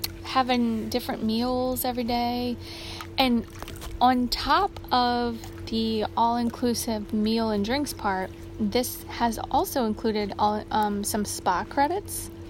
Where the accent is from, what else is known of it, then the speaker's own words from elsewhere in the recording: United States; born there; All I have to say is, praise the Lord, I was born in America.